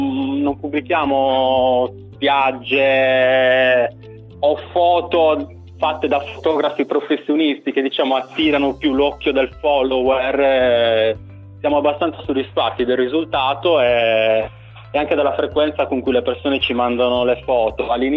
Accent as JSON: {"language": "Italian", "region": "Sardinia", "country": "Italy", "said": "faccio vedere a tutti che sono sardo"}